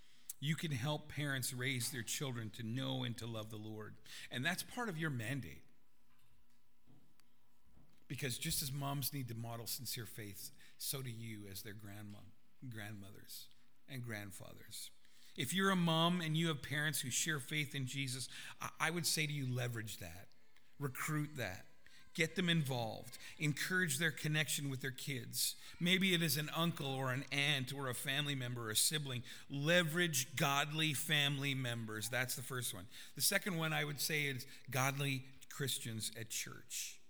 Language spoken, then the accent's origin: English; Vanderhoof, British Columbia, Canada; I grew up in the Gospel Chapel in Vanderhoof, British Columbia. I grew up in a local church